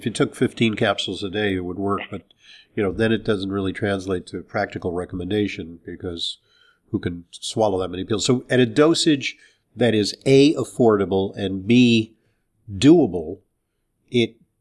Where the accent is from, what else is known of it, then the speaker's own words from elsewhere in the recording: Los Angeles, California, United States; I'm from Los Angeles. I grew up there.